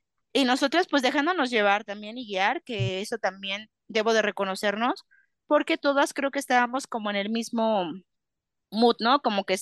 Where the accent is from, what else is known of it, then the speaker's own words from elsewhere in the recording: Mexico; ya sabrán cómo somos las mexicanas